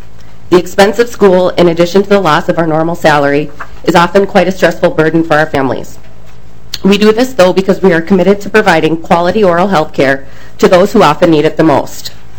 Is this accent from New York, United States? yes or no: no; Sartell, Minnesota, United States; including one in my hometown of Sartell, Minnesota.